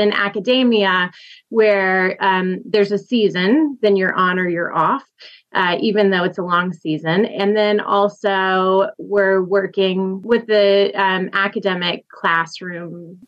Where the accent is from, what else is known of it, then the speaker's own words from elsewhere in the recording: Tennessee, United States; And I'm from Tennessee, so I am not a fan of the cold still.